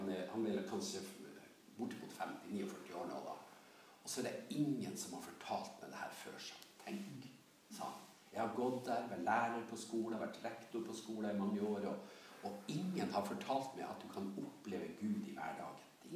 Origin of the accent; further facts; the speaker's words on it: Nordland, Norway; Det er jo sånn på Helgeland også, der jeg kommer fra. Mye fjære og fint, fin plass.